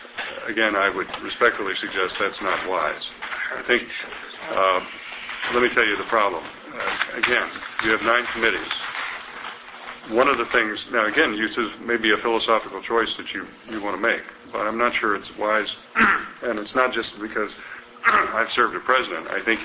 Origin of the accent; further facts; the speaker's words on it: the South, United States; I grew up in the South.